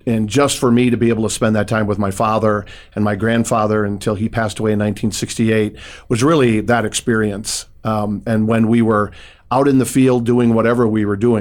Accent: Fort Dodge, Iowa, United States; And so I grew up in Fort Dodge, Iowa.

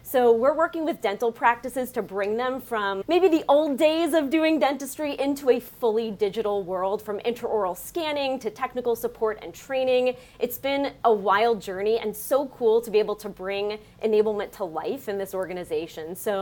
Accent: New York, United States; accent: Long Island; now in Palm Springs, United States; I am bringing my Long Island accent to this gorgeous accent party. But I'm based out of Palm Springs, California

